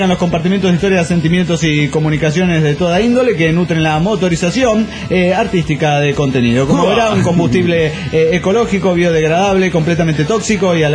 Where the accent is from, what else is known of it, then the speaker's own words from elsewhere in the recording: Mexico City, Mexico; now in Cancún, Mexico; voy a volver a ser lo que fui en un comienzo … del DF mexicano.